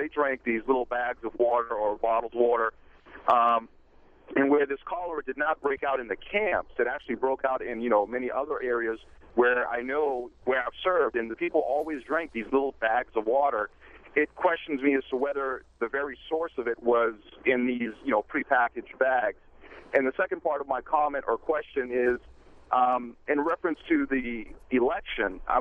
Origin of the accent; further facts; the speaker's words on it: Boston, Massachusetts, United States; I was born and raised here in Boston, but I've traveled to Haiti a number of times to do sustainable agricultural work.